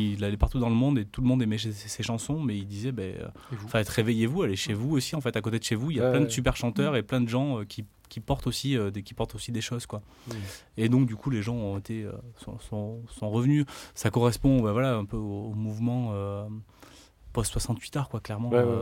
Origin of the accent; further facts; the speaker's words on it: Auvergne-Rhône-Alpes, France; En fait, je suis originaire du Cantal, en fait